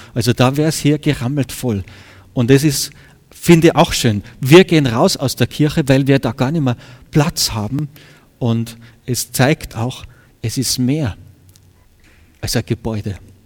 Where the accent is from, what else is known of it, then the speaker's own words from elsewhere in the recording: Austria; bin ja Österreicher